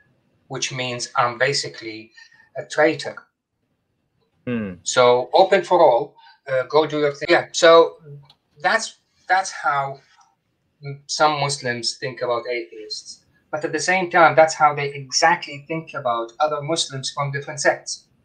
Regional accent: Iraq; So when Westerners find out I'm from Iraq, they ask me, is it better or worse than before?

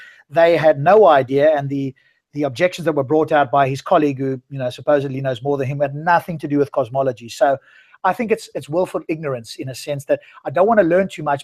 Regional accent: South Africa; So I'm an atheist and I'm originally from South Africa. You might tell the accent.

